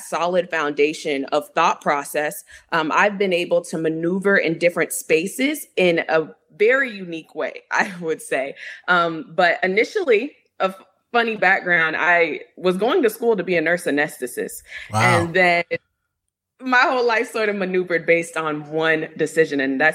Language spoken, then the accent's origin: English; Fort Lauderdale, Florida, United States; I'm originally from Florida. I'm a Florida girl. I've lived all over Florida, born and raised in Fort Lauderdale, Pompano area.